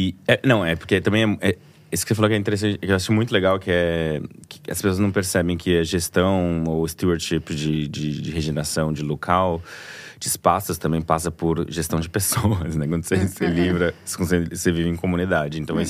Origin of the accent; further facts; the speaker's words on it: Brazil; sou brasileiro